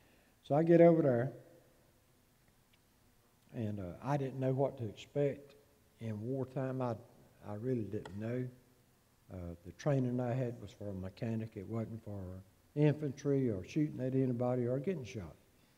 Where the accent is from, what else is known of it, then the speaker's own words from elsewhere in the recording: Grady County, Georgia, United States; also born or lived in Mitchell County / Albany; I was born here in Grady County. I was raised here. I moved away for a little while. Lived up in Mitchell County some. Lived up in Albany a while.